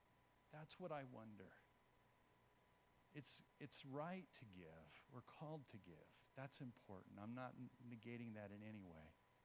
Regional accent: California, United States; And I'm from California, so I wear sunglasses when it's cloudy.

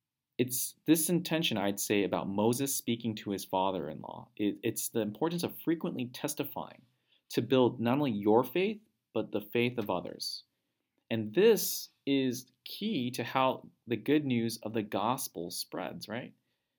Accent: South Korea; also born or lived in Southern California, United States; And when I grew up in Korea and in Southern California, for Lunar New Year, I was expected to bow to my elders

